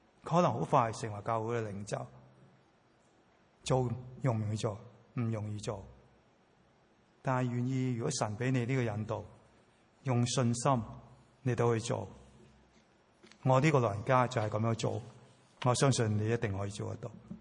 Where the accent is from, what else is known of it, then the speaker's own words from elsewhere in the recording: Hong Kong; Chinese is a second language; 你知道我是香港人，但是我还是要用国语来讲道